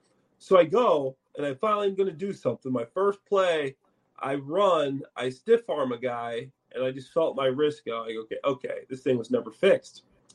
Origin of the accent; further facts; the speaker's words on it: Chicago, Illinois, United States; And being a Chicagoan, it's something that I love to do.